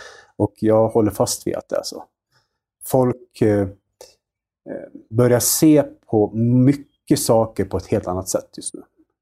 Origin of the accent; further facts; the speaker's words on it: Sweden; Vi växte upp liksom i Sverige under en tid då ingenting var farligt i princip.